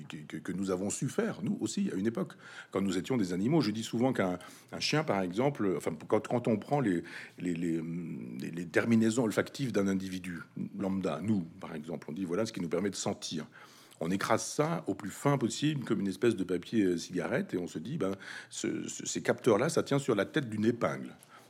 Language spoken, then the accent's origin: French; Chambois, Normandy, France; dans mon village natal, Chambois, 500 habitants